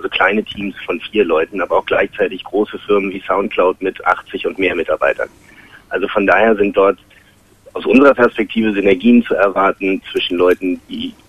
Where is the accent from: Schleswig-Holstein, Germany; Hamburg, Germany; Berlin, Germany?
Berlin, Germany; Ich bin Berliner persönlich.